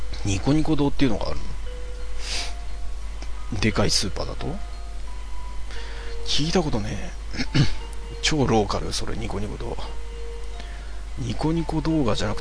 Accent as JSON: {"language": "Japanese", "region": "Kanagawa", "country": "Japan", "tie": "born or raised there", "said": "自分神奈川、普通に神奈川生まれで神奈川育ちですねずっと神奈川です"}